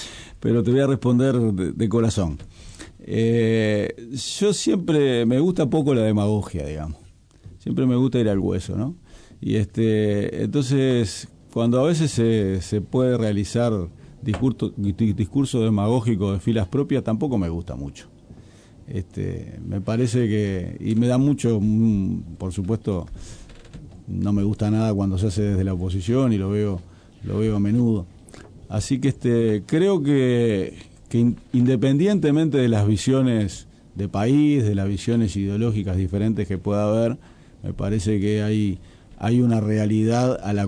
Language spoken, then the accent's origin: Spanish; Uruguay; Yo soy más uruguayo que el mate.